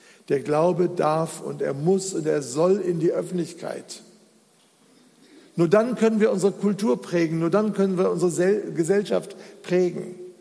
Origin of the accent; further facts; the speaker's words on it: Duisburg, North Rhine-Westphalia, Germany; Ich erinnere mich noch, ich komme aus Duisburg, wie der erste türkische Junge bei uns in die Grundschule kam.